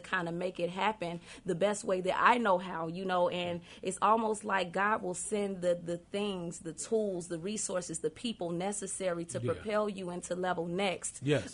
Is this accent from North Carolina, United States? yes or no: no; Chicago, Illinois, United States; I'm a little old country sounding girl from the heart of Chicago. I grew up right here on the north side of Chicago on Cabrini Green, actually.